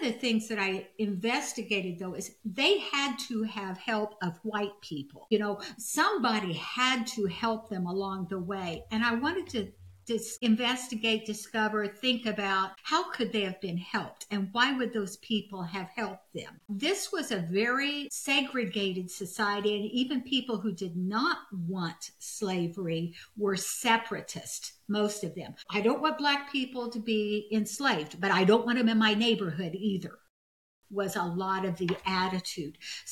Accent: Kansas, United States; I grew up in Kansas, took Kansas history classes.

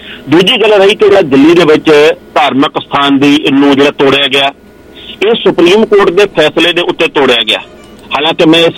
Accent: Punjab, India; ਅਸੀਂ ਪੰਜਾਬ ਦੇ ਲੋਕ ਹਾਂ, ਪੰਜਾਬੀ ਹਾਂ, ਅਸੀਂ ਸਿੱਖ ਭਾਈਚਾਰੇ ਦੇ ਵੀ ਹਾਂ, ਹਿੰਦੂਆਂ ਦੇ ਵੀ, ਮੁਸਲਮਾਨ ਭਾਈਚਾਰਾ ਵੀ ਹਾਂ

